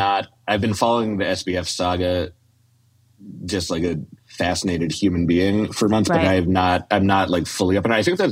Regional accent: Boston, Massachusetts, United States; now in New York, United States; I'm from Boston. Oh. Big Sox fan, Patriots fan.

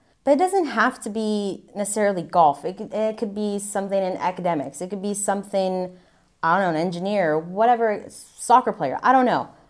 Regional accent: United States; But I'm also an American. And that's our national championship.

